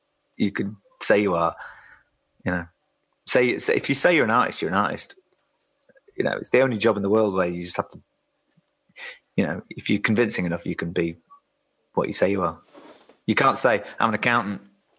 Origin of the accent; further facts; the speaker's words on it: Yorkshire and the Humber, United Kingdom; Yeah, but mainly country music, which is weird, growing up in West Yorkshire.